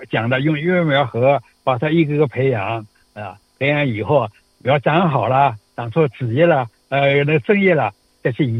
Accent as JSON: {"language": "Chinese", "country": "China", "said": "因为我们中国人喜欢吃菜的，"}